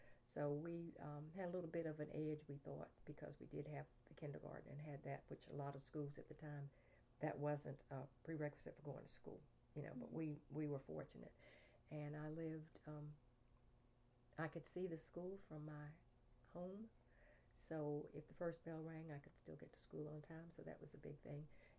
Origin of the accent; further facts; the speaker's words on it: Maxton, North Carolina, United States; I was born in Robeson County in Maxton, North Carolina, to … And spent my childhood and through 12th grade in Maxton, North Carolina.